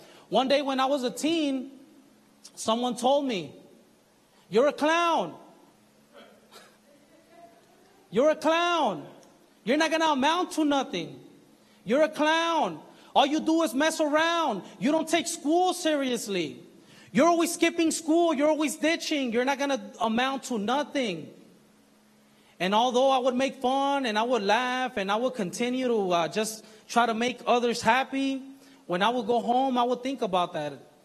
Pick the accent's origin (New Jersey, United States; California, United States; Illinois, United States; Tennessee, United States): California, United States; Compton; I grew up here in Compton. And right here in Compton, you know, in the streets where I live, there was a lot of violence.